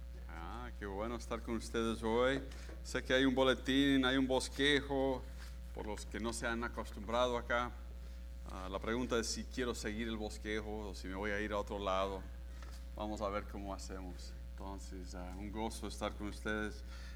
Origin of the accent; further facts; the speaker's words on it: Colombia; porque yo crecí en Colombia, he visto misioneros por toda mi vida